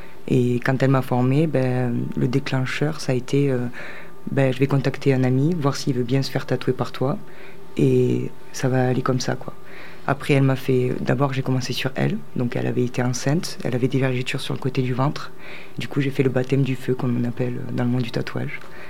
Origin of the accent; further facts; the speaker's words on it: Occitanie, France; moi j'ai grandi sur Cap de Nagar, du coup. J'ai fait mon école primaire et mon collège à Cap 2. Après, je suis partie sur Villefranche.